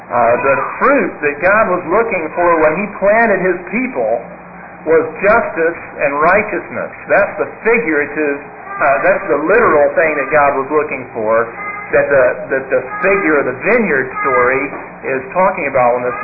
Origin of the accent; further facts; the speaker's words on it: Alabama, United States; when I was a boy growing up in Alabama, about the middle of summer, we would have, or maybe it was late summer, we would have peaches.